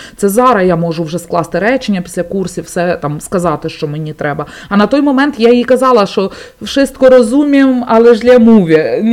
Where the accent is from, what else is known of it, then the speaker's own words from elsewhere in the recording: Lviv, Lviv Oblast, Ukraine; я сама родом зі Львова. Мої батьки, вся моя родина, бабуся з дідусем з Львівської області, мама зараз з татом, і вся родина живе у Львові.